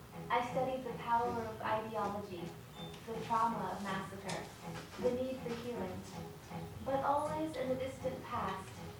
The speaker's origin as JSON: {"language": "English", "country": "United States", "said": "Now, there was a Gurdwara in my hometown, but as a third-generation American girl, I didn't exactly fit in."}